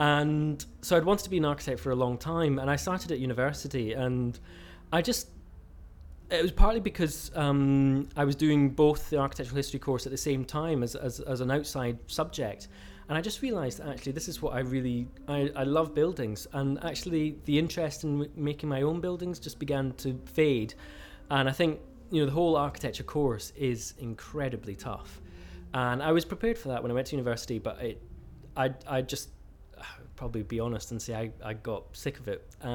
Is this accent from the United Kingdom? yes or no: yes; Edinburgh, Scotland, United Kingdom; I was born in Edinburgh. I've lived almost all my life in Edinburgh, apart from just small, when I was very young, my mother sold her house, bought a car, bought a tent, and we went travelling around Scotland. I was about three, I think, at the time